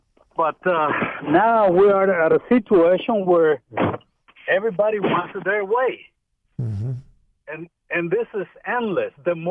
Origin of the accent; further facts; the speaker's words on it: El Salvador; now in United States; I'm from El Salvador, Central America.